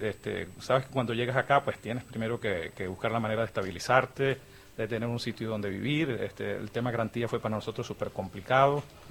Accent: Caracas, Capital District, Venezuela; also born or lived in Monagas; now in Argentina; Soy de Caracas, pero después me fui a vivir a una provincia, allá le decimos estado, el estado Monagas. Es una región petrolera con cierto auge, pues una ciudad.

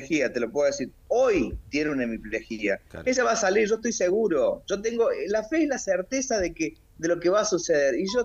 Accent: Córdoba, Argentina; born there; Mira, yo nací en Córdoba capital.

